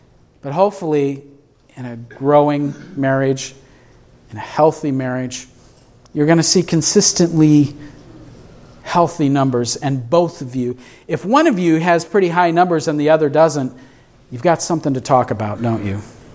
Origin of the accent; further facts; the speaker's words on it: Peoria, Illinois, United States; I'm originally from Peoria, downstate.